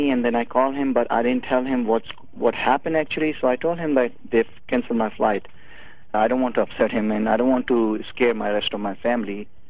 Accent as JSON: {"language": "English", "town": "Karachi", "region": "Sindh", "country": "Pakistan", "said": "I'm originally from Pakistan, Karachi."}